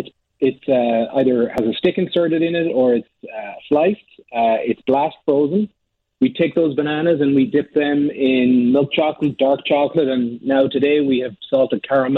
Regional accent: Cork, Munster, Ireland; moved away as an adult; now in Chicago, United States; I grew up in Cork in Ireland, spent most of my young adult life there and moved to Chicago in 2009. And I've been here since

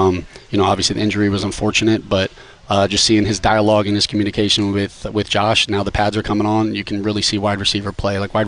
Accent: Florida, United States; Yeah, I'm from South Florida. Yeah, like, yeah. Look, my high school graduation was in the arena that they kind of play in.

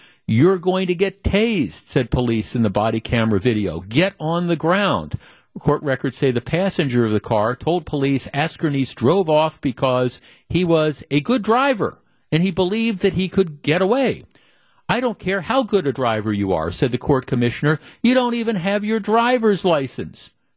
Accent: Wisconsin, United States; Okay, for those of you not familiar with this area, and I grew up in the North Shore

